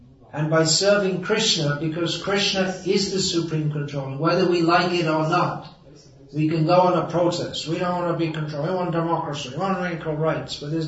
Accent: England, United Kingdom; born there; I was born in England, so we were taught that democracy started in England.

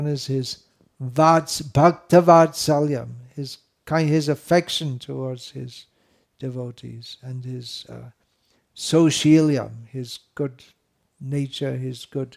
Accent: United Kingdom; Okay, I'm from Britain.

